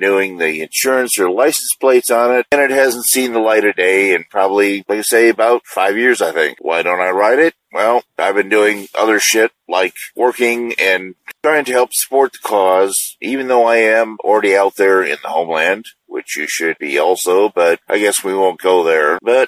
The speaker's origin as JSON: {"language": "English", "region": "Michigan", "country": "United States", "said": "Didn't have any getting around problems, but hell, I'm from Michigan, so that doesn't faze me a whole lot."}